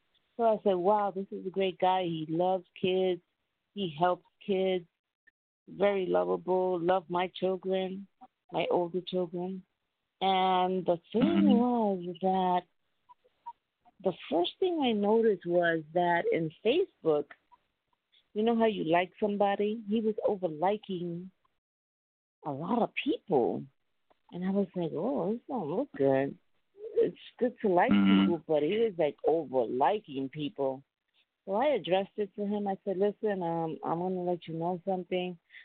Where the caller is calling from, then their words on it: New York City, New York, United States; I'm calling from New York, from the Bronx.